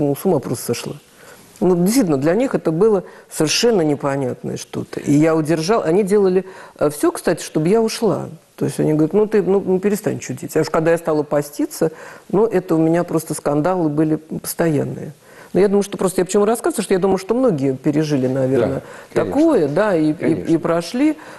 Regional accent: Moscow, Russia; Ну, я родилась в Москве, из коренных москвичей.

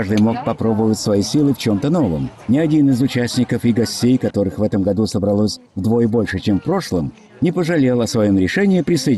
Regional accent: Brovary, Kyiv Oblast, Ukraine; Я из Броваров.

